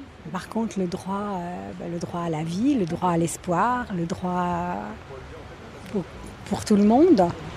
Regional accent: Auxerre, Bourgogne-Franche-Comté, France; Je viens d'Auxerre, dans Lyon.

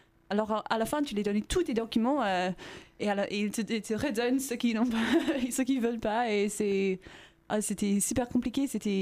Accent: England, United Kingdom; French is a second language; now in Tours, France; je viens d'Angleterre, de l'University of York, dans le nord d'Angleterre, et je fais une année d'Erasmus.

